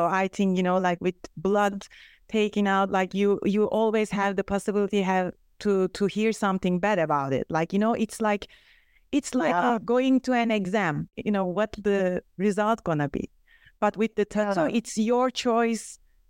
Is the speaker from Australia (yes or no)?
no; Turkey; I'm originally from Turkey.